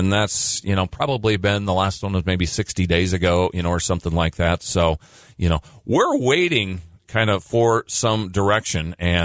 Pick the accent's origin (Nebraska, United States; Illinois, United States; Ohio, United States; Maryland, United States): Nebraska, United States; Omaha; I grew up in the Omaha area. Our fair was 15 miles outside of Omaha, yes. You know, in a small town, you know.